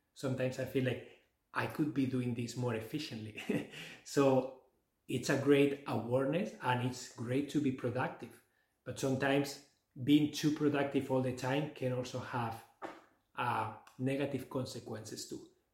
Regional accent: Barcelona, Catalonia, Spain; also born or lived in Canada; I am originally from Barcelona, but I have been living in Canada for the last 10 years.

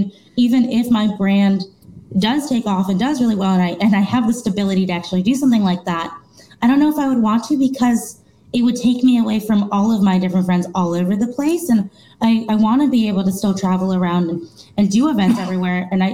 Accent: California, United States; also born or lived in Tulsa; It has been funny being back in California because I grew up in California. I only lived in Tulsa for 2 years.

